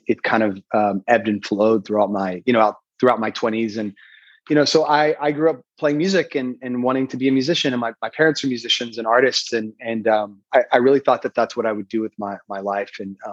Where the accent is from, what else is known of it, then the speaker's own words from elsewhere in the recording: Texas, United States; now in Brooklyn, United States; You know, I'm born and raised in Texas. I live in Brooklyn and have with my family for a while.